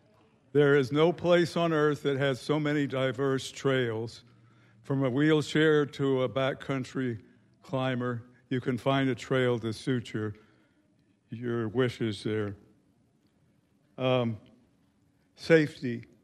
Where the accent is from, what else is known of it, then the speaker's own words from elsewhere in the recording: Jacksonville, Florida, United States; now in Kodiak, United States; I grew up in Jacksonville, Florida, and when I go back to visit my sister occasionally, I always get the question from my schoolmates, why do you live in Kodiak, Alaska?